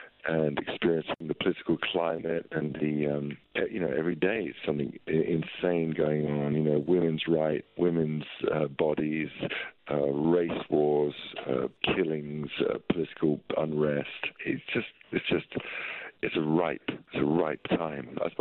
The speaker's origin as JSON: {"language": "English", "region": "London", "country": "United Kingdom", "tie": "born or raised there", "said": "You know, growing up in where I grew up in North London"}